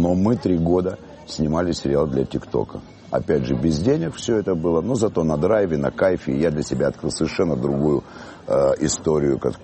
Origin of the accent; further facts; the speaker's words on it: Kyiv, Ukraine; я родился в Украине, я киевлянин коренной.